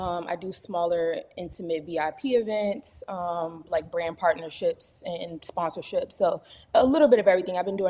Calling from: Maryland, United States; I'm from Maryland.

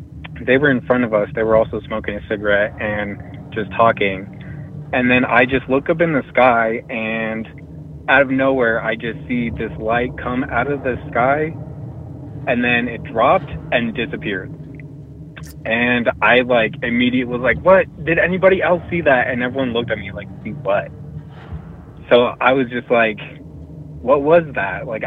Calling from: Wyoming, United States; from Wyoming.

